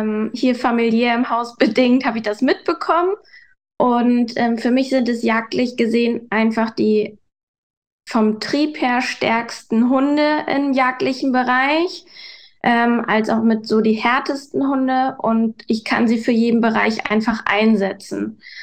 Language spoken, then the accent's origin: German; Hamburg, Germany; wir kommen ja aus Hamburg, zwar Randgebiet Hamburg